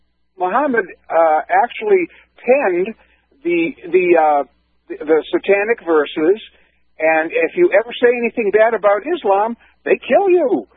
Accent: United States; I'm we because I'm I'm an American, unashamedly.

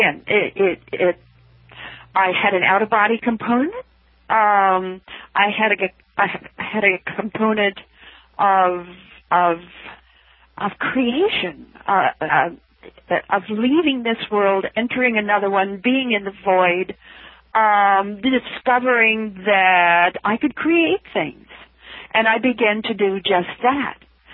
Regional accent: Idaho, United States; Westerners, I come from Idaho, Westerners take care of themselves.

